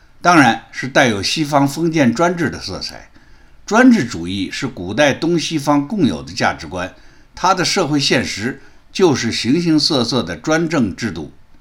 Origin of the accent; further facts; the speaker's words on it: China; 也引起了我们中国人的注意